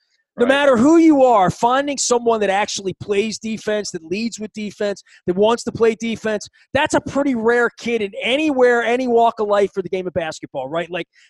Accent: Baltimore, Maryland, United States; I mean, literally, coach, I'm from Baltimore, or as you would say, Baltimore.

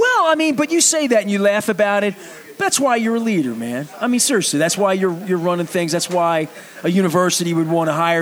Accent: Colgate, Maryland, United States; I grew up in Colgate with the 21224 zip code. So there was a piece that felt like I was Highland Town, but really I'm Dundalk, you know, through and through.

